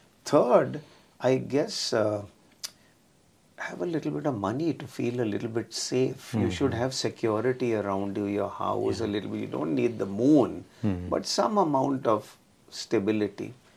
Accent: Delhi, India; I grew up in Delhi. Delhi was burning. I couldn't go back to Delhi.

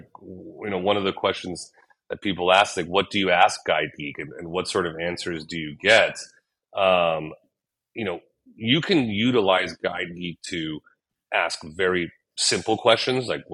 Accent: Los Angeles, California, United States; I grew up in Los Angeles. Actually, I grew up in the Valley and, you know, Ventura Boulevard is the number one concentrated spot for sushi restaurants outside of Japan.

